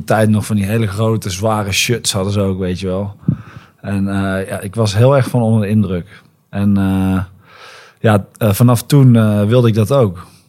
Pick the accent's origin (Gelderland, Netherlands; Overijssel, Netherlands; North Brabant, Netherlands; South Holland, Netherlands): North Brabant, Netherlands; Roosendaal; En ik kom uit Roosendaal.